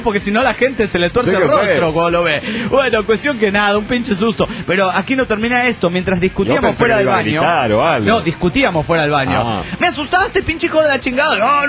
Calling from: Caracas, Capital District, Venezuela; de Caracas, Venezuela.

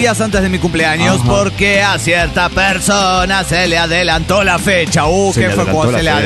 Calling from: Coacalco, State of Mexico, Mexico; de Coacalco.

